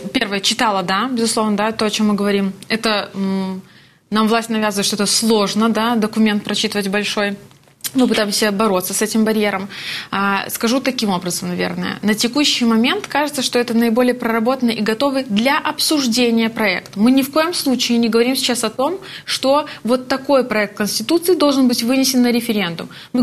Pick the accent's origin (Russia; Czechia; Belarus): Belarus; мы, белорусы